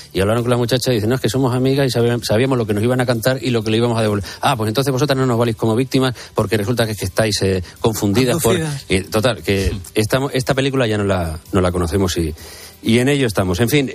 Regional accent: Spain; los españoles, que como españoles estamos recibiendo continuamente ataques y señalamientos

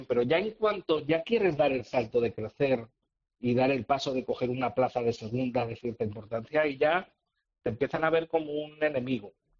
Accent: Aragon, Spain; lo que yo más conocía de donde yo vengo, que es del festejo popular, que en mi zona de Teruel pues existe muchísima afición.

